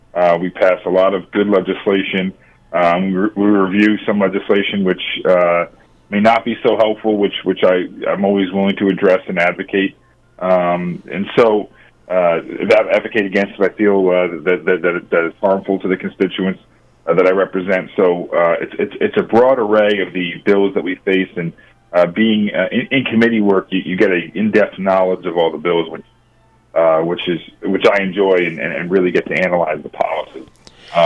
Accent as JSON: {"language": "English", "town": "Brookfield", "region": "Connecticut", "country": "United States", "tie": "born or raised there", "said": "I ran for state representative of the 107th District, which includes my hometown of Brookfield, as I mentioned."}